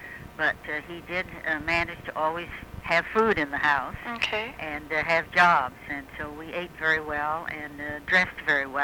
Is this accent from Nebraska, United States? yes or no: no; Los Angeles, California, United States; born there; I was born in Los Angeles, California, and in 1922.